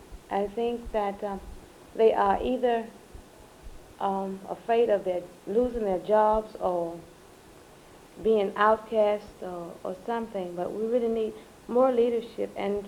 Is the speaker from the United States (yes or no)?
yes; Grenada, Mississippi, United States; from my hometown, for instance, Grenada, Mississippi.